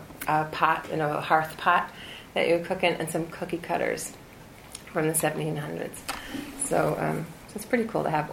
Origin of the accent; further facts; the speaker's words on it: Wisconsin, United States; born there; So Michigan and Wisconsin. I was born in Wisconsin.